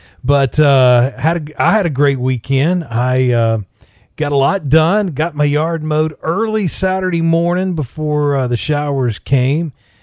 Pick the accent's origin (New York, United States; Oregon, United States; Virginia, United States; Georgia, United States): Georgia, United States; I'm from North Georgia.